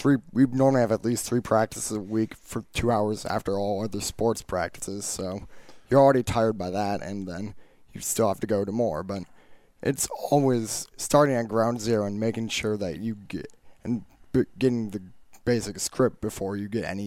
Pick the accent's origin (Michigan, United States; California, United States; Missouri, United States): Michigan, United States; born there; I was born in Michigan, but I've been going to school in Southwest Minnesota.